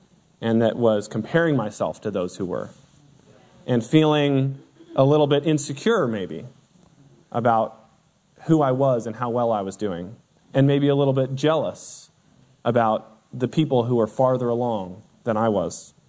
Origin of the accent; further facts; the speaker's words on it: Seattle, Washington, United States; moved away as an adult; I grew up in Seattle and moved to New Jersey for college.